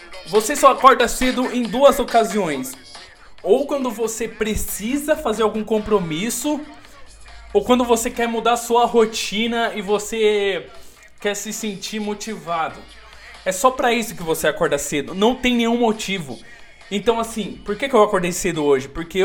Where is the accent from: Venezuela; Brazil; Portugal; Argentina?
Brazil; Northeast Region; born there; now in São Paulo, Brazil; Moro em São Paulo, mas nasci no Nordeste.